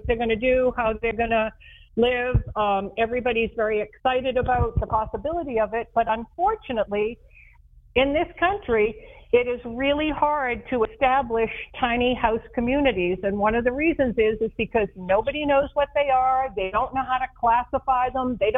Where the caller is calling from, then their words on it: Pensacola, Florida, United States; I am in Pensacola, Florida today, up in the panhandle, right on the border.